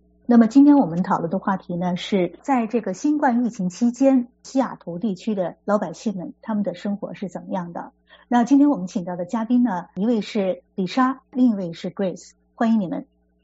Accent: China; 像我们中国人有一句话就说礼轻情意重

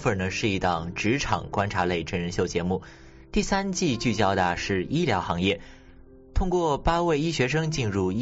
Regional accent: Hangzhou, Zhejiang, China; moved away; 那一是因为呢杭州是我的家乡，那离开杭州啊有一阵子了，借此啊可以看看家乡的人和景。

